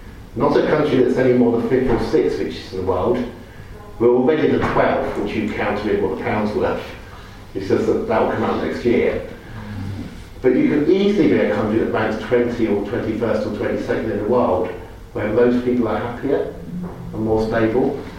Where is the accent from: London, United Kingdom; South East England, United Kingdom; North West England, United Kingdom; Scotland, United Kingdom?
South East England, United Kingdom; Oxford; I have just managed to buy a house in Oxford. I grew up in Oxford, I know inside out.